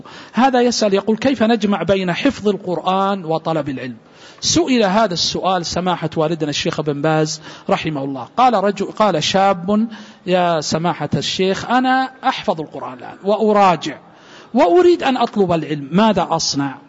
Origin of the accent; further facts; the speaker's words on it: Hejaz, Saudi Arabia; مثلا عندنا في السعودية الذين يقرؤون هنا في الحجاز لهم قراءة بنغم